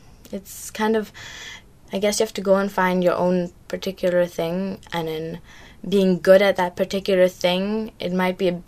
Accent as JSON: {"language": "English", "town": "Oroville", "region": "California", "country": "United States", "tie": "born or raised there", "said": "as a kid and growing up in Oroville is, like, really good"}